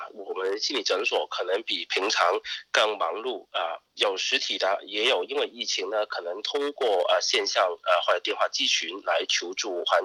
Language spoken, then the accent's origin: Chinese; China; 尤其是我们中国人嘛，我们比较喜欢热闹